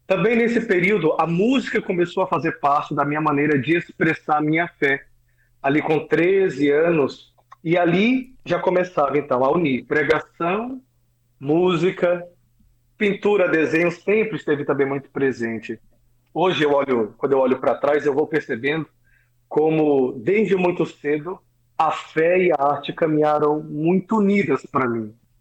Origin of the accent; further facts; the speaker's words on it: Acre, Brazil; moved away as an adult; now in São Paulo, Brazil; eu sou natural do estado do Acre, no norte do país. Vivo em São Paulo há 16 anos, mas até os 20, 21 anos eu morei lá.